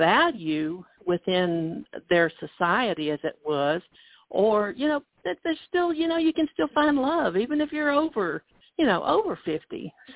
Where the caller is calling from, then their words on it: Gilmer, Texas, United States; I'm calling from Gilmer, Texas.